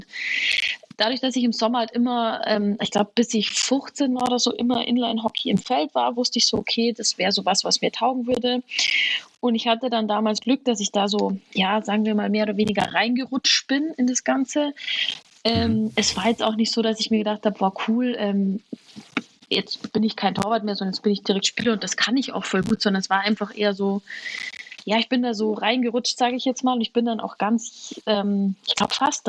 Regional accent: Germering, Bavaria, Germany; war in Germering, da wo ich aufgewachsen bin und wo ich angefangen habe

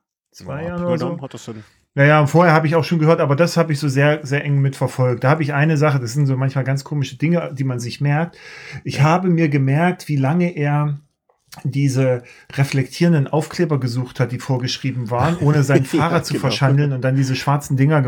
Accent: Wurzen, Saxony, Germany; Nee, Wurzen passt schon.

